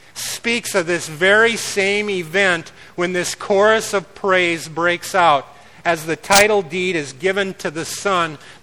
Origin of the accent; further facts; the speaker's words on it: Pacific Northwest, United States; You betcha. I'm from the Northwest. You betcha.